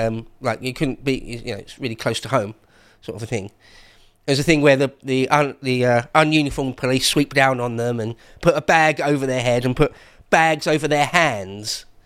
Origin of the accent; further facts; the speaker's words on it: England, United Kingdom; That's my thoughts and feelings as an Englishman.